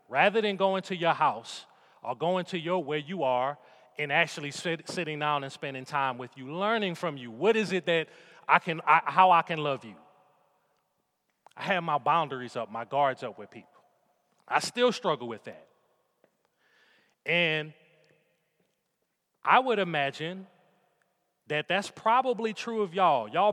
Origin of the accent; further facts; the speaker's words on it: New Orleans, Louisiana, United States; the struggle is I come from New Orleans, and the best way to think about New Orleans, don't treat it like a U.S. city. It's a Caribbean island.